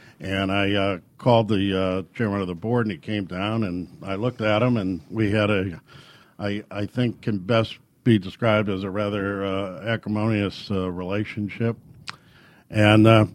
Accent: Ireland; being basically lazy, I'm Irish

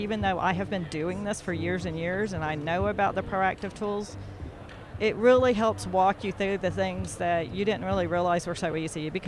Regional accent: Dallas, Texas, United States; The other one that I lead is the Texas Louisiana, because I'm from Dallas.

